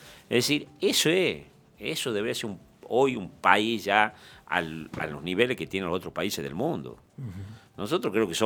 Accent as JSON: {"language": "Spanish", "town": "Aguilares", "region": "Tucumán", "country": "Argentina", "said": "Yo soy de Aguilares, sabíamos ir de vacacionar ahí, ¿verdad?"}